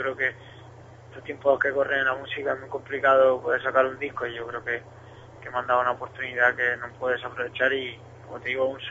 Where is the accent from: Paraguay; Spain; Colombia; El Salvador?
Spain; Andalusia; hay una canción que hablo de mi tierra, Andalucía